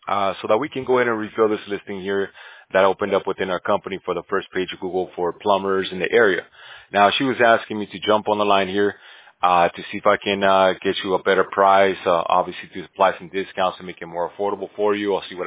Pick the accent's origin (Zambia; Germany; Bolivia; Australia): Bolivia; now in California, United States; South America. That's where my family comes from Bolivia.